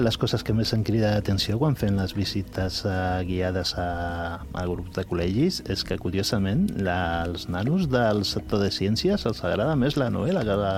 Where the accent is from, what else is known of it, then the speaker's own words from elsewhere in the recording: Barcelona, Catalonia, Spain; de petit passejàvem amb els meus pares, jo soc de Nou Barris